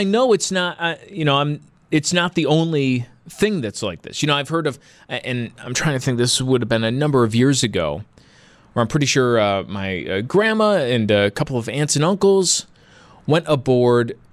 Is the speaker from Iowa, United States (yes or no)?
no; Buffalo, New York, United States; And again, this is not a shot on Buffalo, my hometown that I love here. I would say anybody, come on down to Buffalo.